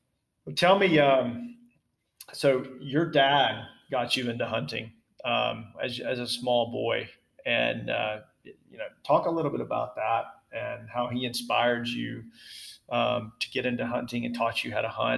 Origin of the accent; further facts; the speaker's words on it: Arkansas, United States; And I grew up in Arkansas wearing super heavy clothing before we had technical outerwear.